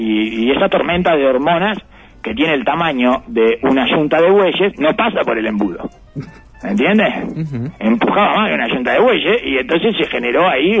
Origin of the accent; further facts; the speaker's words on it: Uruguay; Soy menos uruguayo, evidentemente, señor.